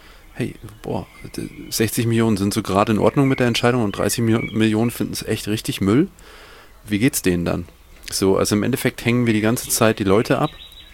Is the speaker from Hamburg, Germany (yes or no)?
no; Bavaria, Germany; Ich bin ein Franke